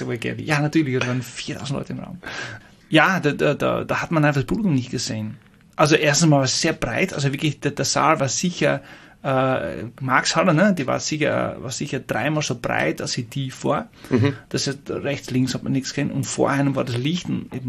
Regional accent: Netherlands; accent: Dutch; German is a second language; also born or lived in Styria; ich habe mein Deutsch an der Steiermark gelernt und habe dann noch meinen holländischen Akzent und ich nuschel ein bisschen

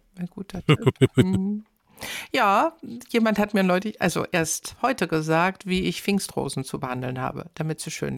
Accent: Berlin, Germany; Wenn ich an meine Heimatstadt Berlin denke, wo ich ja auch oft bin

